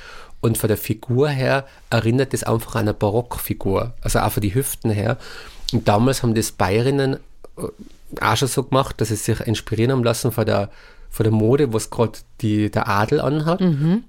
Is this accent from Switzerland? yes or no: no; Tyrol, Austria; accent: Tyrolean; das als Tiroler nochmal ein bisschen mehr eingeimpft, der ist einfach da. Das ist, du hast den Dialekt, du kommst da auch gar nicht aus.